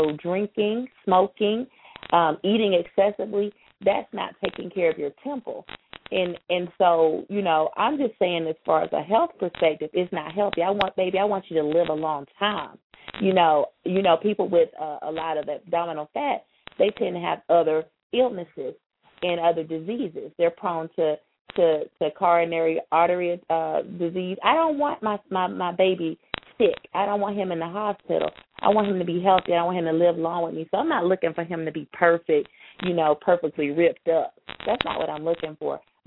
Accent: the South, United States; I am from the South, you know, I'm probably what you would call proportionate.

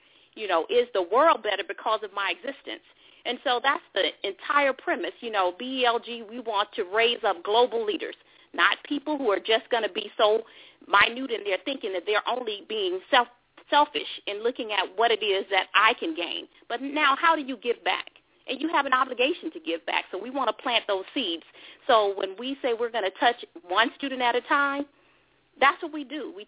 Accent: the South, United States; Well, you know, Eric, both of us, we grew up in the South.

